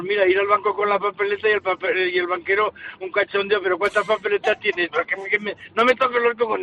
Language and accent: Spanish; Valencia, Valencian Community, Spain; born there; now in Azagra, Spain; Yo vivo en Azagra, en un pueblo de Navarra. Sí. Pero nací en Valencia hace ya muchos años, que ya tengo muchos años.